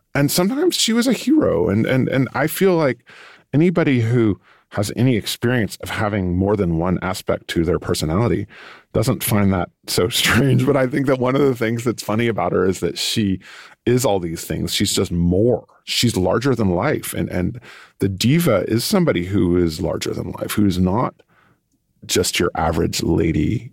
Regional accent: Texas, United States; also born or lived in Europe; So I've lived in Europe for most of my life, well, half my life. I come from Texas.

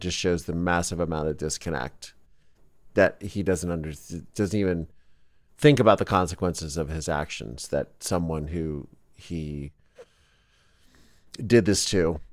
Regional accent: Bryn Mawr, Pennsylvania, United States; born there; So am I. I was born in Montgomery County at Bryn Mawr Hospital.

